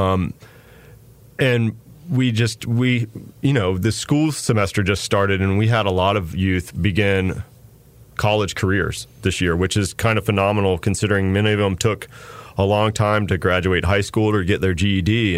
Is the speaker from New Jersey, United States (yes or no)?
no; Chapel Hill, North Carolina, United States; So I grew up here in Chapel Hill, grew up here in the Triangle, moved away for a long time and moved back recently.